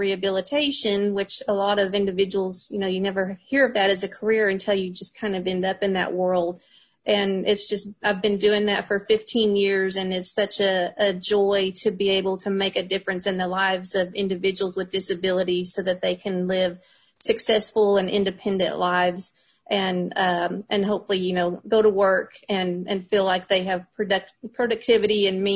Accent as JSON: {"language": "English", "town": "Blooming Grove", "region": "Texas", "country": "United States", "tie": "born or raised there", "said": "I grew up outside of Corsicana in the small town called Blooming Grove. So for any of you in Navarro County that know Blooming Grove, that those were my former stomping grounds."}